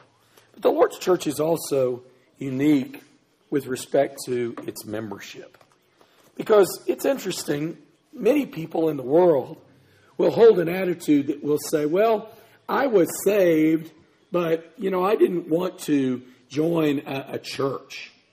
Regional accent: Springfield, Missouri, United States; also born or lived in Kansas City; You know, I grew up in Springfield, Missouri. Springfield, Missouri is the headquarters of the Assembly of God. I lived for a time in Kansas City.

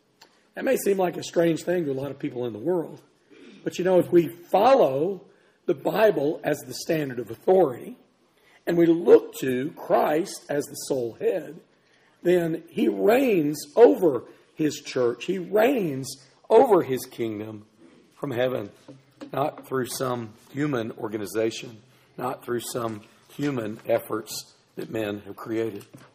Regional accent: Springfield, Missouri, United States; also born or lived in Kansas City; You know, I grew up in Springfield, Missouri. Springfield, Missouri is the headquarters of the Assembly of God. I lived for a time in Kansas City.

